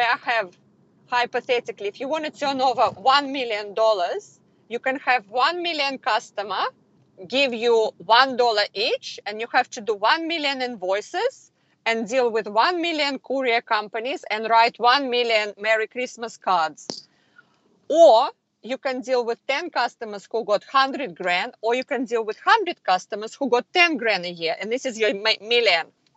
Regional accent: Russia; English is a second language; moved away as an adult; It was a fluke. I came from Russia to study English for 6 months. I didn't speak one word of English and it was a big problem.

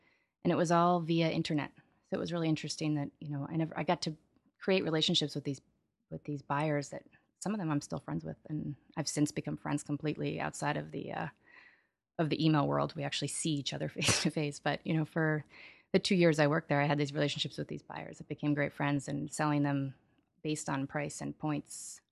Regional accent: East Hampton, New York, United States; I'm growing up in East Hampton. The wine scene out there on Long Island wasn't really happening yet. And although I was born upstate, same thing.

